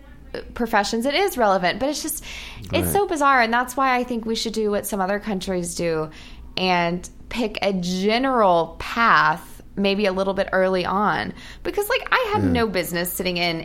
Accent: San Antonio, Texas, United States; Yes, the Big D. I'm from San Antonio. I went to the University of Texas at Austin

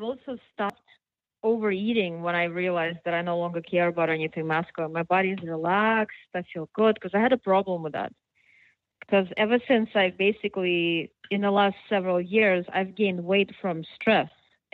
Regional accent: Russia; English is a second language; I was raised in such an environment where basically, well, not just my family, but my culture. I'm from Russia, and it was a really bad time.

